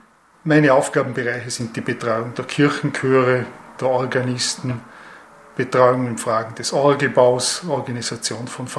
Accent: Rankweil, Vorarlberg, Austria; Ich bin in Rankwell aufgewachsen

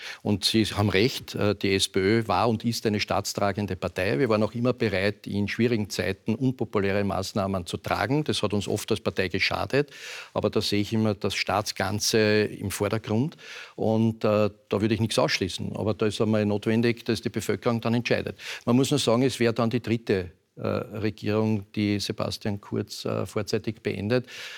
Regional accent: Vienna, Austria; Also ich sehe meine Rolle, solange die Wiener Bevölkerung das möchte, in meiner Heimatstadt Wien.

